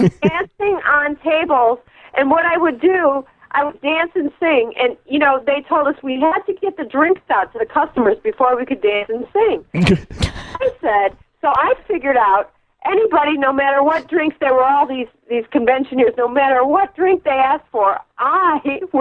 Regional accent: Chicago, Illinois, United States; And of course, you know, Chicago is my hometown. I love Chicago. I love Chicago.

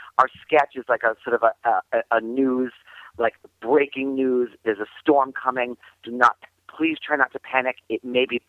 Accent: New England, United States; Well, I grew up in New England where we would regularly get 2 or 3 feet of snow.

